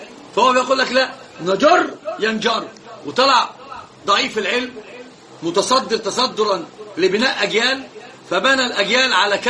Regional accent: Upper Egypt, Egypt; الحقيقه انهم اخذوا كتاب قديم كان عندنا في الصعيد

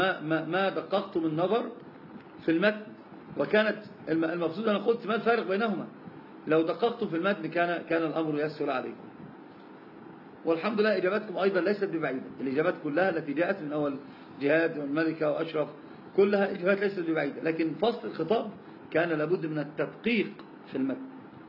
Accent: Egypt; مكان هو بيسمونها عندنا في مصر العوام جميعا يسمونها شيئا

